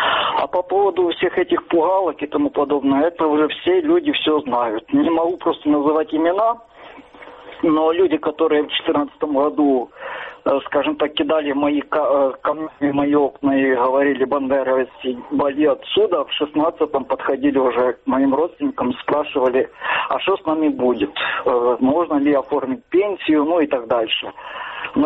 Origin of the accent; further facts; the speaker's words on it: Luhansk, Luhansk Oblast, Ukraine; now in Kyiv, Ukraine; Сам я с Луганска, но сейчас в данный момент живу в Киеве.